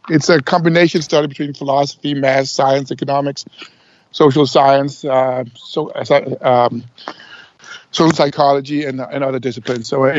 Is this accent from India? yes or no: no; Copenhagen, Capital Region, Denmark; Copenhagen is very different from what it used to be.